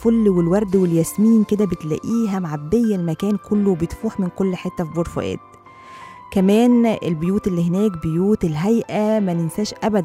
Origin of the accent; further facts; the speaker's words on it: Egypt; والله ما في حاجة أبدا تصعب علينا كمصريين أبدا أبدا أبدا